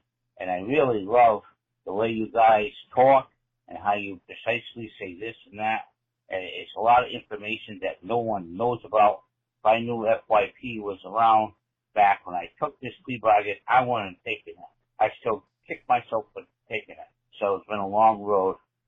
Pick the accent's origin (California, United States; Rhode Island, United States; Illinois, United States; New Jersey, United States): Rhode Island, United States; I'm from Rhode Island